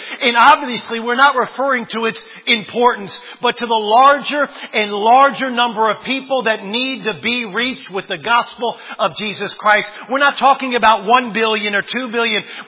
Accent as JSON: {"language": "English", "town": "Washington", "region": "District of Columbia", "country": "United States", "said": "Now listen, I'm from Washington, D.C. I'm a Redskin fan."}